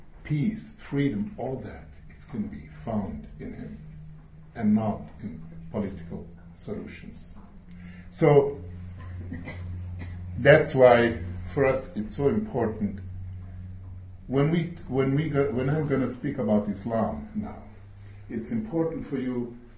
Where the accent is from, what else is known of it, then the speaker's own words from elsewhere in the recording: Switzerland; English is a second language; also born or lived in Algeria; now in Jerusalem, Israel; Myself, I was born in Algeria, North Africa. I grew up in Switzerland, and since 23 years, we live in Jerusalem.